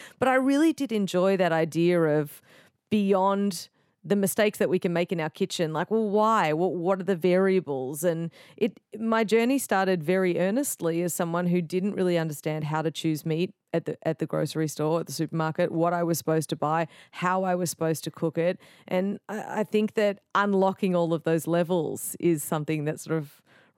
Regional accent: Melbourne, Victoria, Australia; now in Austin, United States; I grew up in Melbourne, very inner city.

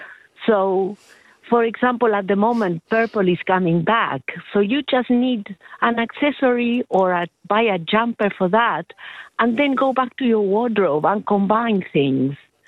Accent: Argentina; I come from Argentina, when fashion is very important

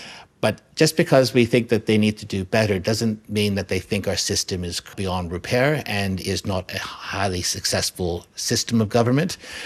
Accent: Canada; it's lovely for me to read as a Canadian who grew up in Canada during

